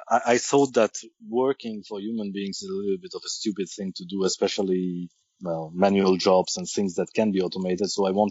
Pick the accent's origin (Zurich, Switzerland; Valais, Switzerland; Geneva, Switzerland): Geneva, Switzerland; Meyrin; So I'm 43 years old. I was born in Geneva in 1972, in the cantonal hospital of Geneva. And I grew up for the first 24 years of my life in Meran, which is a small suburb next to Geneva.